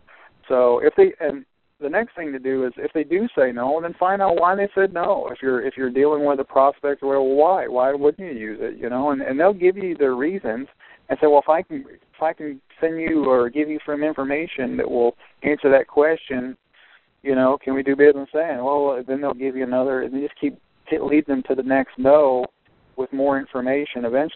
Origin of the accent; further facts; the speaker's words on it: Ohio, United States; So now he's going to be the place to get it in my hometown back up in Ohio.